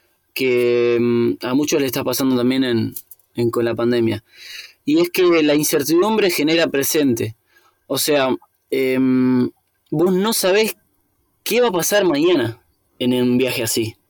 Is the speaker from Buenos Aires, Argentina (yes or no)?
yes; Buenos Aires, Argentina; nosotros somos de Capital Federal, Buenos Aires.